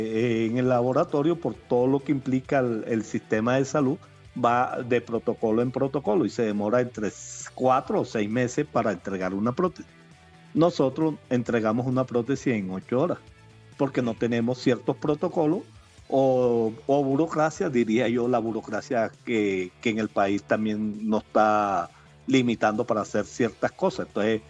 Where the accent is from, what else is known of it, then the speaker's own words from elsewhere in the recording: Barranquilla, Atlántico, Colombia; now in Tabio, Colombia; Pero acuérdate que yo soy un barranquillero que llevo 14 años que estoy en Cundinamarca. Actualmente estoy en Tabio